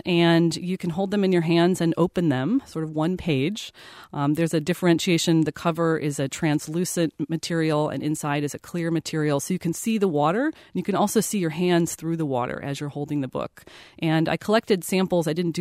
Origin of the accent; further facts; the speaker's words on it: Cleveland, Ohio, United States; I grew up in Cleveland, Ohio, so Lake Erie was a few minutes down the street.